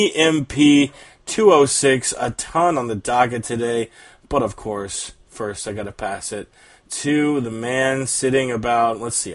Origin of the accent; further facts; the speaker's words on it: Florida, United States; because I grew up in Florida, where, like, you get heat stroke, but that's just because it's, like, super humid, and it's, like, a swamp